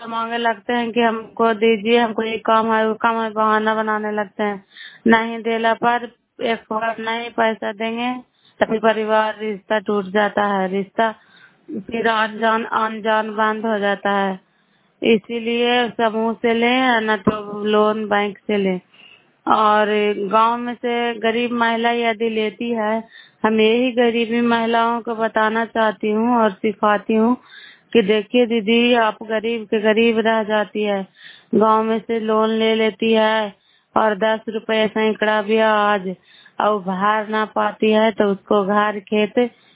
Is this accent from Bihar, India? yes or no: yes; Bihar, India; नालंदा जिला कराई ब्लॉक के निवासी हूँ।